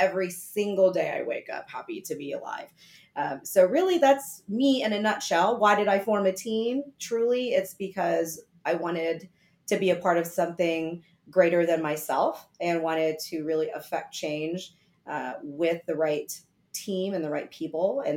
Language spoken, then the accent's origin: English; Wisconsin, United States; I'm originally from Wisconsin. And no, I'm not a cheesehead.